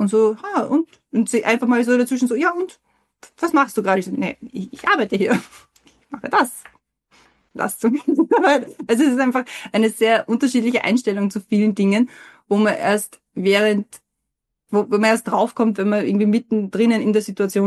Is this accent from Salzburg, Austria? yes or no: no; Vienna, Austria; Ich bin halt in Simmering aufgewachsen. Ich bin nicht in Simmering geboren oder halt, aber mit 5 Jahren nach Simmering gezogen. Und das ist halt eine sehr eigene Kultur auch, in der man da groß wird.